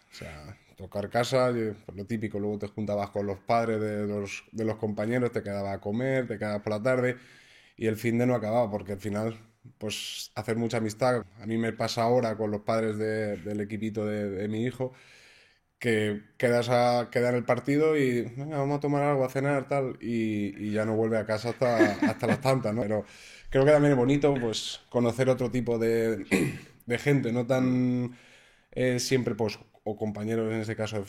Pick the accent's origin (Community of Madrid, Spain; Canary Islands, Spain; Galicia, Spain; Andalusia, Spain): Community of Madrid, Spain; Madrid; born there; yo nací en Vallecas, una familia, bueno, pues de padre taxista, madre ama de casa, 3 hijos con una ilusión por el fútbol increíble.